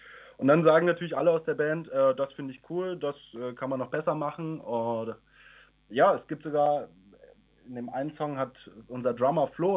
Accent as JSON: {"language": "German", "town": "Dresden", "region": "Saxony", "country": "Germany", "said": "Ich komme tatsächlich aus Dresden"}